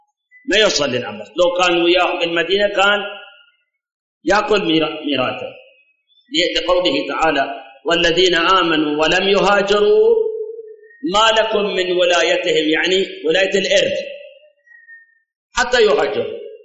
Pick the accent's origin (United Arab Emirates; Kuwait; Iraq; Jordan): Iraq; احنا عندنا بالعراق